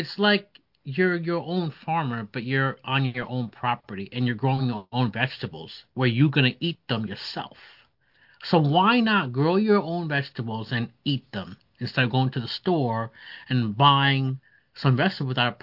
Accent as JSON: {"language": "English", "country": "India", "said": "I had to do it in a Indian accent. Because, you know, I'm Indian"}